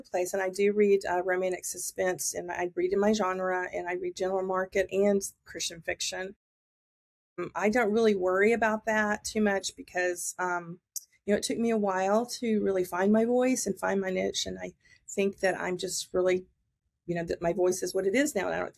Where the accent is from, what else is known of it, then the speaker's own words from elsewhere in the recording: Texas, United States; And because I am from Texas and I grew up in a town where that was a big thing, the oil discovery and World War II, so just all over the place.